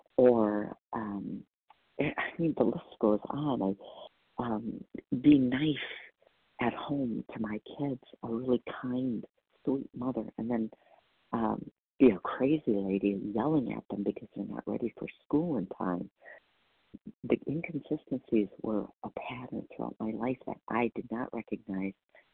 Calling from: Wisconsin, United States; I'm calling from Wisconsin today.

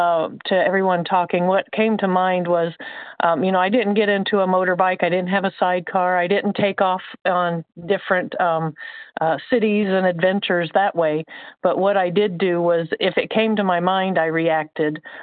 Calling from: Indiana, United States; I'm calling from Indiana.

